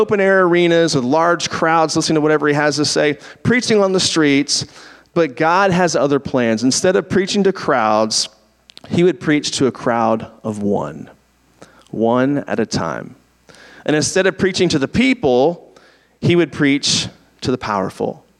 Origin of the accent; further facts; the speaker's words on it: Washington, District of Columbia, United States; You know, I grew up in the Washington, D.C. area. And just growing up, politics was always at the center of almost everything when you grew up there.